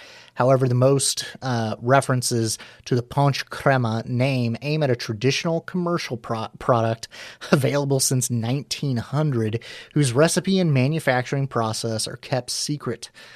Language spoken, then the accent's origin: English; United States; Once again, I'm from North America, you know, the United States.